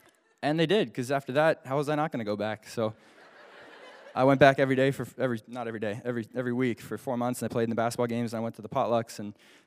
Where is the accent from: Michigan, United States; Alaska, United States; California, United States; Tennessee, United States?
Alaska, United States; I'm from Alaska, and I just wanted to come to church this morning.